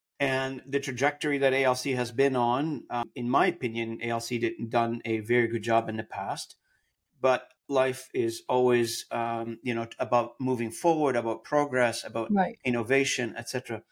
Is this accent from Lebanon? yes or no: yes; Lebanon; English is a second language; now in Canada; I can do the basic, from Lebanon, yeah. Mm-hmm. So, and I did not really speak any, you know, hardly any, you know, just the basic English, if you will.